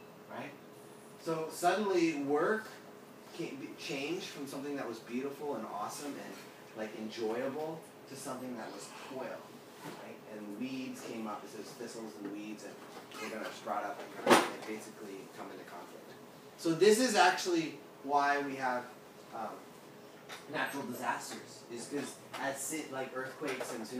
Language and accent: English; United States; I'm American, so you know, like the Western pioneer